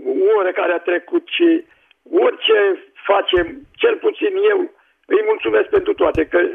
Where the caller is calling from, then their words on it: Slatina, Olt County, Romania; de la Slatina